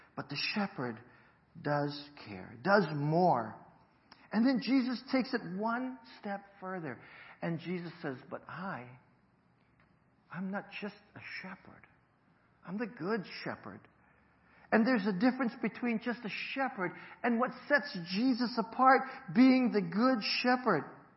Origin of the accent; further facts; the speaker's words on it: Hawaii, United States; I'm originally from Hawaii.